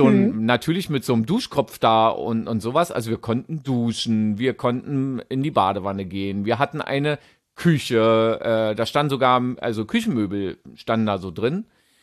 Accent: Berlin, Germany; Also wirklich direkt in Mitte, fast an der Spree. Ich bin ja auch an der Spree geboren. Berlin-Mitte-Boy. Hört man gar nicht.

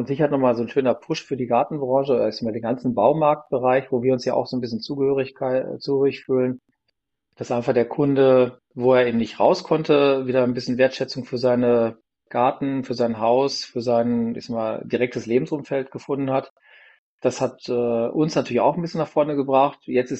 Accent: North Rhine-Westphalia, Germany; ich bin aufgewachsen in Ruhrpott, wie man so schön sagt, also in Nähe Dortmund

